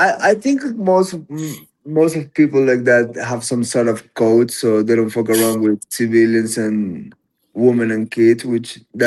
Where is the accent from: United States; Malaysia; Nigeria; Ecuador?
Ecuador; I'm from Ecuador, so I know how things really are.